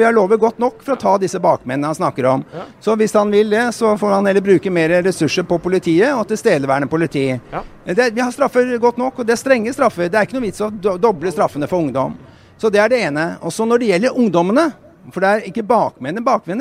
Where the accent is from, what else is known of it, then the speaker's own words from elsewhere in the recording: Oslo, Norway; om de bor i Grorud eller Holmlia, der jeg vokste opp